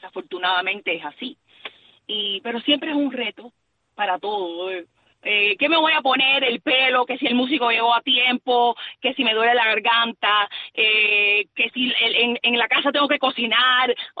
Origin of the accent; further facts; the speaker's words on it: Cuba; ¿dónde tú eres? Yo soy cubana. Igual yo hablo muy cubanaza.